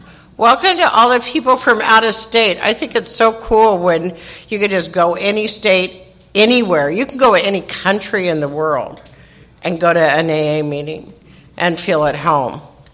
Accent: Phoenix, Arizona, United States; But I grew up in Phoenix. I went to St. Agnes. I love being Catholic.

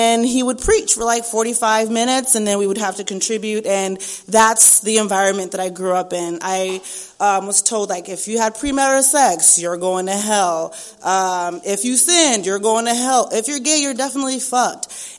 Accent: Zimbabwe; born there; I was born in Zimbabwe to a super strict African family, obviously Zimbabwe. My father was a pastor.

